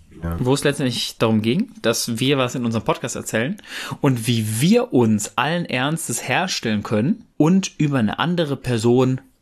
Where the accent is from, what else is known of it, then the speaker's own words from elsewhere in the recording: Bochum, North Rhine-Westphalia, Germany; Also ich komme aus dem Pott. Das möchte ich an dieser Stelle sehr, sehr klarstellen. Ich komme aus Bochum und Bayern.